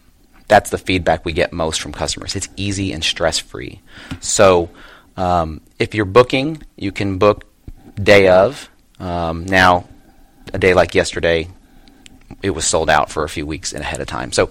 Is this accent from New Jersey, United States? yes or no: yes; New Jersey, United States; I grew up in the Northeast. So I grew up in New Jersey, in central New Jersey, right by Princeton University